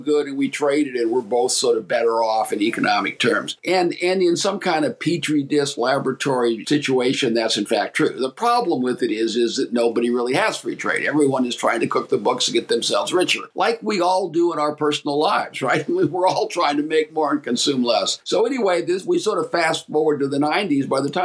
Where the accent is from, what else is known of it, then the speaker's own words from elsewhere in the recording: Ashtabula, Ohio, United States; As I say, Ashtabula, my hometown, was already at its peak.